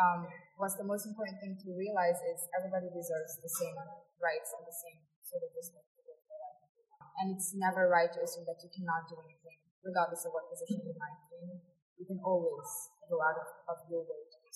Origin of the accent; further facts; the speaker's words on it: Mauritius; I come from Mauritius